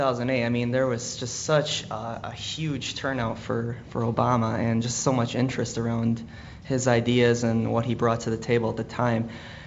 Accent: Wisconsin, United States; Well, I grew up in Waukesha County, ironically, at Dan Varakis on just a few minutes ago. I grew up in Heartland, which traditionally is very Republican, and my family was always voted Republican

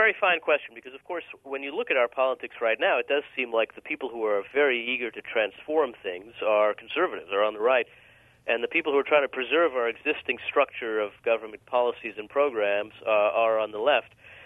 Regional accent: United States; You know, I'm an American, and I think that there's very little place for monarchy in a free society.

